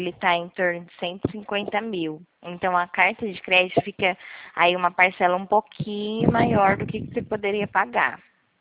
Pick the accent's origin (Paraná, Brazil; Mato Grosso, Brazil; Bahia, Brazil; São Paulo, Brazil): São Paulo, Brazil; Nova Odessa; Eu sou aqui do interior de São Paulo, Nova Odessa.